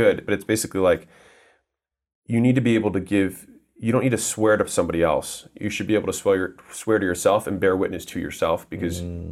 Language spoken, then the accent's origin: English; United States; born there; I was born in America right off the bat.